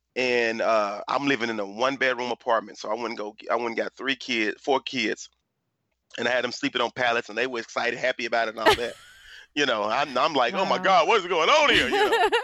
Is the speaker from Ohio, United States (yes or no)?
no; Tulsa, Oklahoma, United States; And so I grew up in North Tulsa, Oklahoma, which is the ghetto, which is the hood, right?